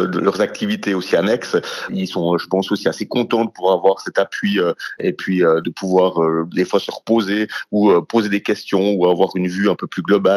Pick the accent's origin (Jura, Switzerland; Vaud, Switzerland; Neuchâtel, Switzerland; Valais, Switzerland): Jura, Switzerland; Porrentruy; qui passent un super moment chez nous à Porrentruy, je trouve que c'est aussi excellent pour l'image du canton